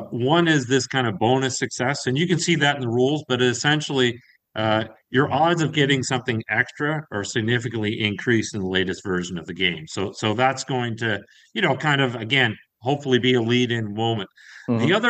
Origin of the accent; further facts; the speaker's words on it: Canada; And I'm from I'm from Canada, but I'm from a rural part of Canada, a small town, and there's economic challenges.